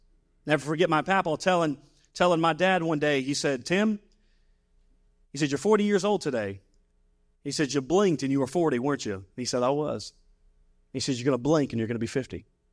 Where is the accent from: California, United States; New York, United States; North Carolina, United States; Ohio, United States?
North Carolina, United States; Monroe; I grew up around the Charlotte area, Monroe, just the outskirts of Charlotte there.